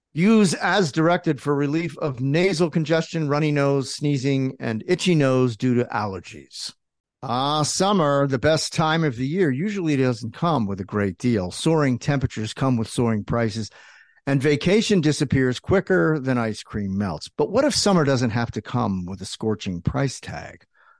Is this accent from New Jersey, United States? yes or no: yes; New Jersey, United States; I'm from Jersey. Everybody has. We're all crime families up there.